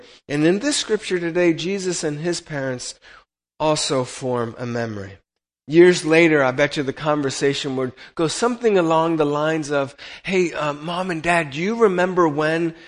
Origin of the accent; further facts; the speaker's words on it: Rome, Lazio, Italy; when I was that age, I was growing up in Rome and Italy, and I was swimming a lot.